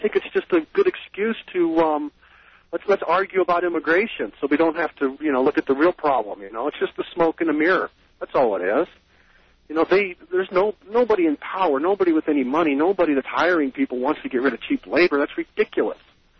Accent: Costa Mesa, California, United States; Like I told you before, I'm from Costa Mesa, Orange County. I spent a lot of time in Newport Beach with a lot of kids.

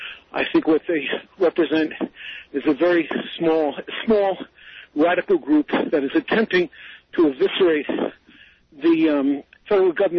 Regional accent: Virginia, United States; The Tidewater.

